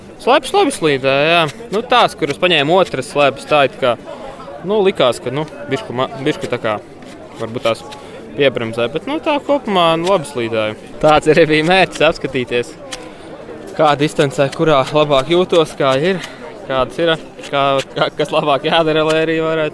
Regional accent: Madona, Madona Municipality, Latvia; es pats no Madonas, man arī trase laba ir. Un es tur patās pie trases dzīvoju

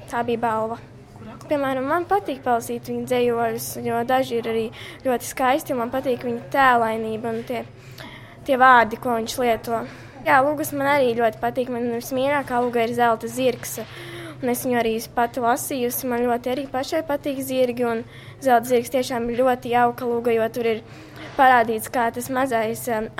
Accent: Priekuļi, Cēsis Municipality, Latvia; un es esmu no Priekuļiem, no Priekuļu vidusskolas.

